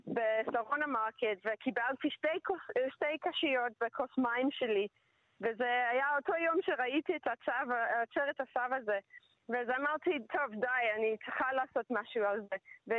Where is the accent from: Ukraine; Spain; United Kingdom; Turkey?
United Kingdom; England; Hebrew is a second language; now in Israel; אני לא ישראלית במקור, אז זה ממש קשה לי להבין. לפעמים אני רואה כל הזבל על החוף וביער, ואני באתי מאנגליה